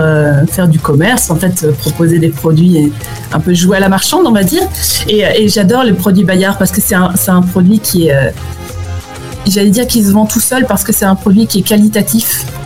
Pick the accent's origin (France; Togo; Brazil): Brazil; French is a second language; Et il y a aussi l'opposé, c'est-à-dire que ça permet aussi aux Brésiliens, en ce qui me concerne